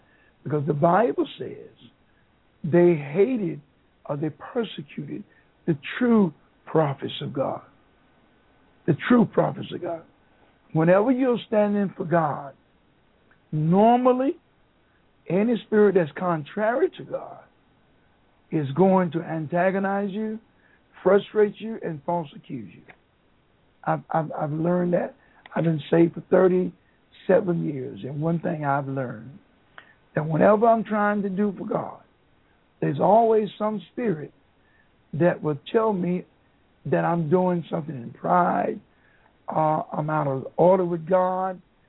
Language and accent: English; North Carolina, United States; But I'm from the Tar Heels. I've been here about 40 years, but I'm a Tar Heel.